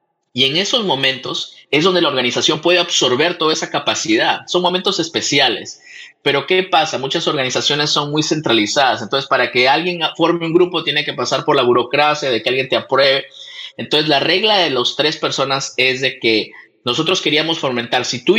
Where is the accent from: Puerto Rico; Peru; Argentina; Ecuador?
Peru; nosotros somos de Perú